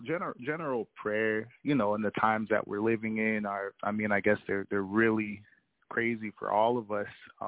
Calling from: Hawaii, United States; calling from Hawaii.

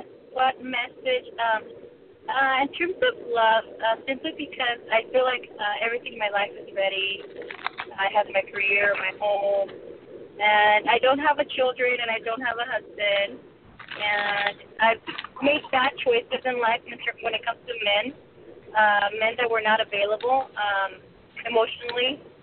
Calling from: California, United States; I'm calling from California.

